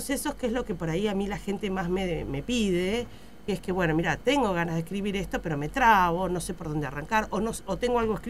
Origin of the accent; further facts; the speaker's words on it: Argentina; la cabeza somos los argentinos